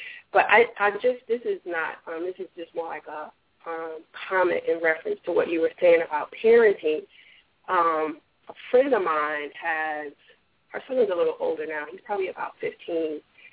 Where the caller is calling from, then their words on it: North Carolina, United States; North Carolina.